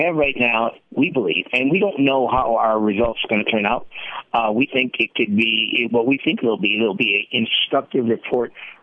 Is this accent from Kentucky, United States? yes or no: no; Detroit, Michigan, United States; I am. I'm born and raised in Detroit and been involved in education issues for a number of years.